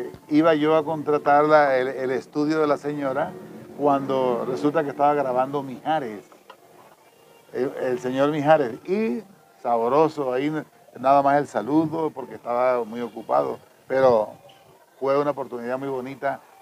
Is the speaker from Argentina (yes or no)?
no; Colombia; now in Mexico; Entonces, ya no tengo, si voy a Colombia o estoy en México